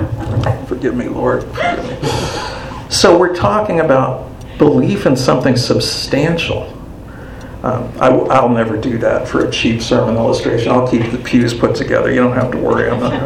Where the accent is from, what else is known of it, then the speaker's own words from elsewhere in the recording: Midwest, United States; And especially here in Arizona, I can't drive by the mountains. And back home where I grew up in the Midwest